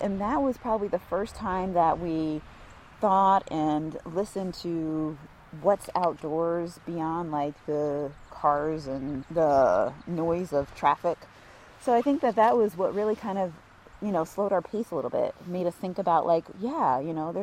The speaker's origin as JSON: {"language": "English", "region": "Connecticut", "country": "United States", "tie": "born or raised there", "said": "Tarsha and I grew up in Connecticut, and so we were what most people would think of as city kids"}